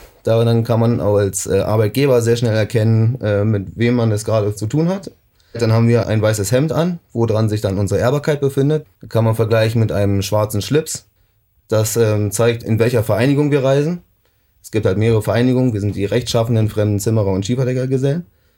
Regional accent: Berlin, Germany; ich bin ursprünglich aus Berlin.

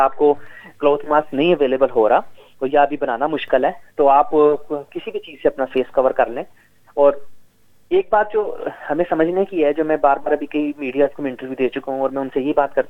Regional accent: Pakistan; moved away as an adult; now in Australia; میرا پاکستان سے تعلق ہے, پاکستان سے میں نے پڑھا اور وہیں سے میں نے یہاں پہ آیا پی ایچ ڈی کرنے.

